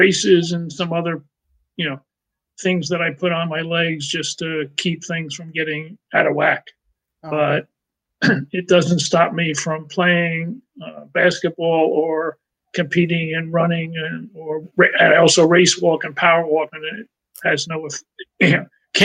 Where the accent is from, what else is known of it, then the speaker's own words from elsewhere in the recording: Brooklyn, New York, United States; I'm originally from Brooklyn